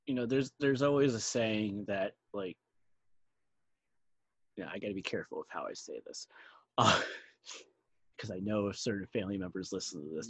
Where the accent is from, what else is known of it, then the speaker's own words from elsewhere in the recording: New Jersey, United States; And I would know because I'm originally from Jersey.